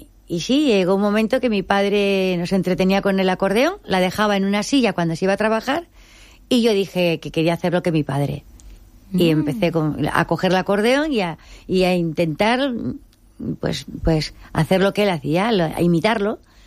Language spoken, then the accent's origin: Spanish; Cáceres, Extremadura, Spain; also born or lived in Valencia; Soy de Cáceres, pero residíamos en Valencia.